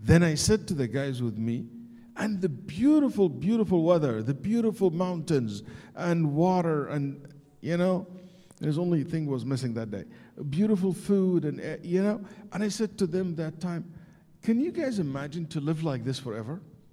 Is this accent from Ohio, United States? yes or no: no; Houston, Texas, United States; I forgot that I'm from Houston.